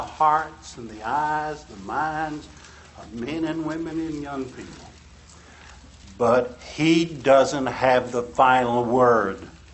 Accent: Bassett, Virginia, United States; you know, I grew up in Bassett, Virginia. Corporate headquarters of Bassett Furniture Company.

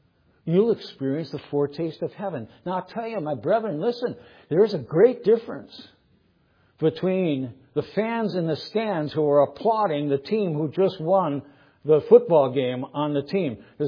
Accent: Cleveland, Ohio, United States; I grew up in Cleveland in the 70s. Cuyahoga River caught on fire.

